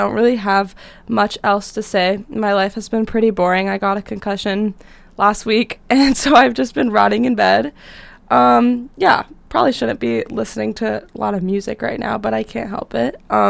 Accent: Cleveland, Ohio, United States; And I'm from Cleveland, and they're coming to Cleveland this summer

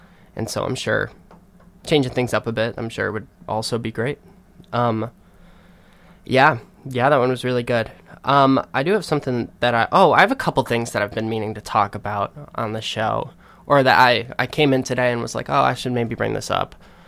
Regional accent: Illinois, United States; I'm from Illinois. I'm from the Chi, I guess. Not really. I'm from like the suburbs.

